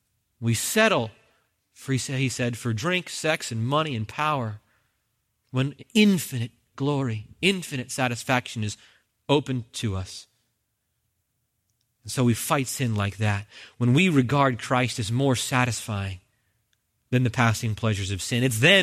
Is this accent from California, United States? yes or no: no; New Jersey, United States; And guys, I'm from New Jersey.